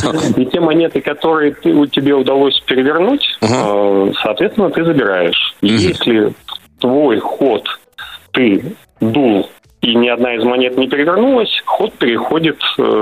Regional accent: Far East, Russia; Особенно я сам с Дальнего Востока.

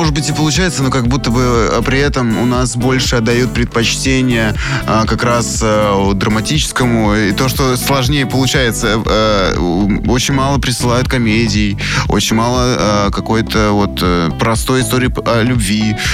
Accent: Moscow, Russia; я хоть и москвич, но рос в деревне, поэтому мне вот это все не страшно. Я с детства в навозе.

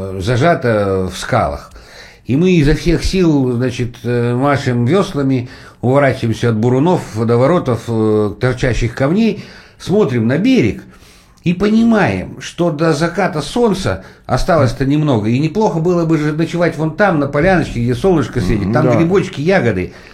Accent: Sakha Republic, Russia; потому что я рос в Якутии и в первом, втором, третьем классе уже читал

